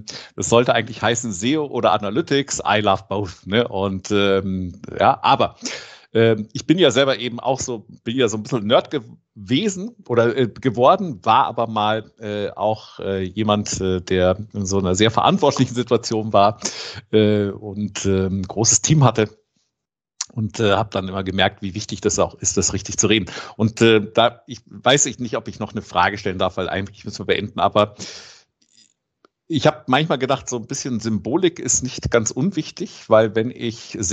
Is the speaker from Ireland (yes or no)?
no; Rome, Lazio, Italy; Ich bin in Rom aufgewachsen